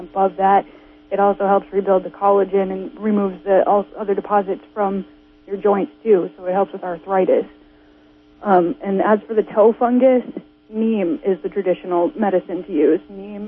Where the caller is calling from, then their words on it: Whale Gulch, California, United States; Hi, I'm calling from Whale Gulch, far west of...